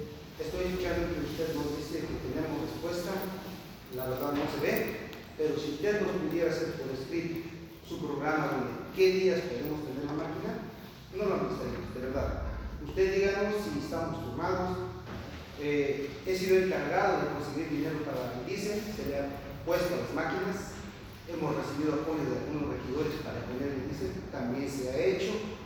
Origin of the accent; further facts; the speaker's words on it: Chimalpa, Mexico; También vengo de la comunidad de Chimalpa